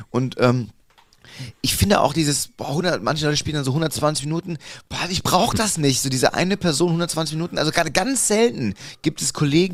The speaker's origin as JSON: {"language": "German", "town": "Cologne", "region": "North Rhine-Westphalia", "country": "Germany", "said": "Köln und sowas, wo ich herkomme, hat sich auch gut verkauft und so."}